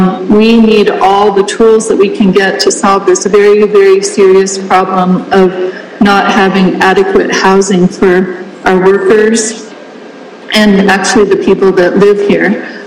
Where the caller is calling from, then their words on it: Whitefish, Montana, United States; I'm calling from Whitefish.